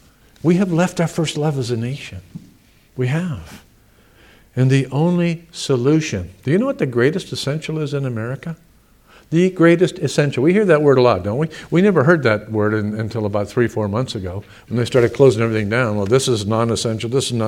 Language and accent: English; United States; This is my country. These are my people that I live with, and I'm an American.